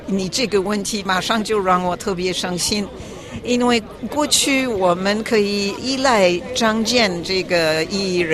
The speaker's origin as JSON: {"language": "Chinese", "country": "France", "second_language": "Chinese", "said": "我们法国人还是认为人权是最重要，民主是最重要"}